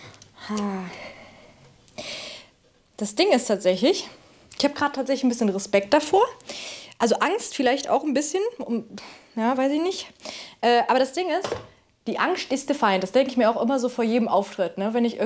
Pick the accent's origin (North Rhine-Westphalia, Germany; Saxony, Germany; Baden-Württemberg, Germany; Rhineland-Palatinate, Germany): North Rhine-Westphalia, Germany; Bonn; now in Berlin, Germany; Und dann habe ich alles verkauft in Bonn, in meiner alten Heimat und bin dann nach meinem Bauchgefühl gegangen und bin dann nach Berlin gekommen.